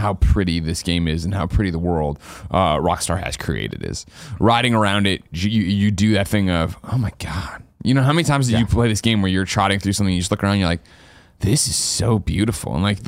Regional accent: United States; and granted, I'm super American, as you know.

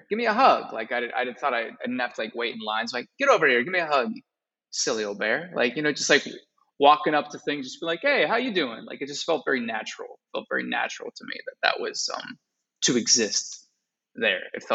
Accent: Pennsylvania, United States; And I had the great fortune of going to Disney World because I'm from Pennsylvania. So that was just closer.

